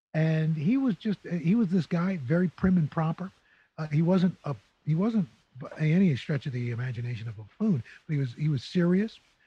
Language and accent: English; New York City, New York, United States; So I grew up in New York City, greatest city in the world.